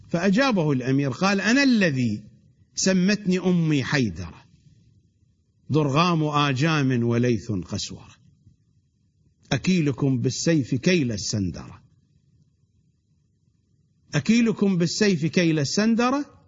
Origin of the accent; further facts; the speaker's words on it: Iraq; accent: Iraqi; يعني باللهجة، بلهجتنا العراقية، يعني أسويكم سكراب،